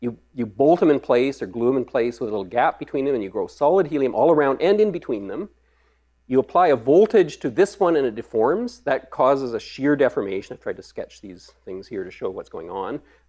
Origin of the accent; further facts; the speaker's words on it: Edmonton, Alberta, Canada; I'm from Edmonton